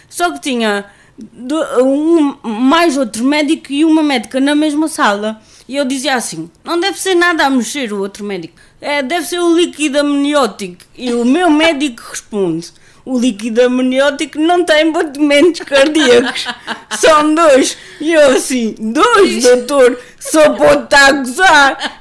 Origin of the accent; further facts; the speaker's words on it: Azores, Portugal; born there; Nasci no Faial, prematura.